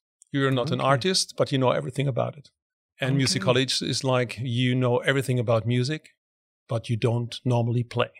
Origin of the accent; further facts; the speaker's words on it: Nijmegen, Gelderland, Netherlands; English is a second language; I am from Nijmegen. Ooh. And that's very hard to pronounce. And it's right in the middle between Amsterdam and Düsseldorf. So it's in the Netherlands, but more or less on the German border.